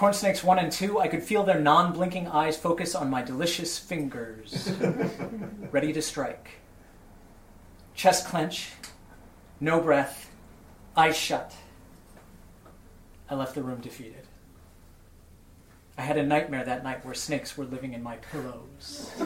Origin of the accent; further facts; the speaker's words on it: Florida, United States; Growing up in Florida, you're taught two skills to survive our natural wildlife.